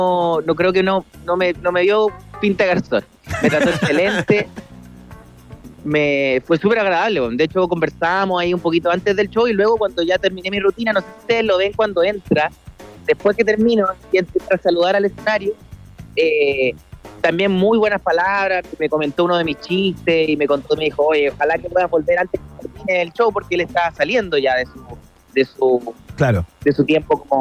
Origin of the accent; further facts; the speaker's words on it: Chile; Entonces, hablo de Chile, ¿no?, de donde vengo